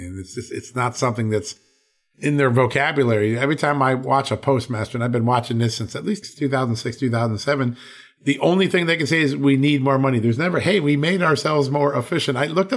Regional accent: Virginia, United States; He is Congressman Ben Klein from the great state, my home state, of Virginia.

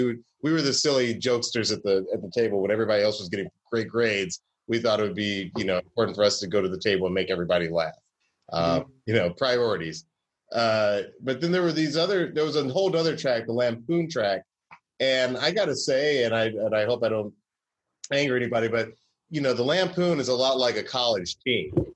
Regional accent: the South, United States; And I took history, and I took the American sectional crisis, because I had grown up in the South.

